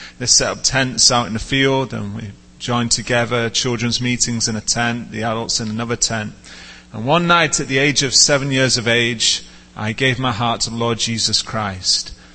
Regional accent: England, United Kingdom; born there; Pastor Jarvis had mentioned that I was born in England, and that is where I also found the Lord, in the UK.

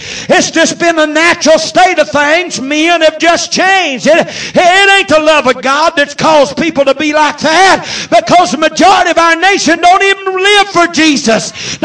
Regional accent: North Carolina, United States; I won't tell you, I'm from North Carolina, but I'm south of the Mason-Dixon line

